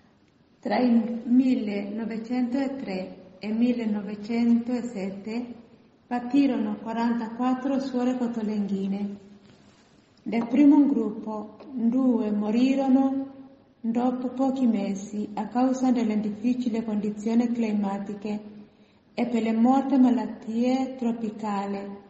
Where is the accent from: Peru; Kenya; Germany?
Kenya; Meru, Meru County; Io vengo da Kenya, proprio da Meru